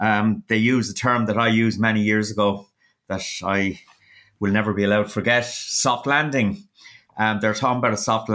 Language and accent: English; Dungarvan, County Waterford, Ireland; And I think about my hometown, Dungarvan.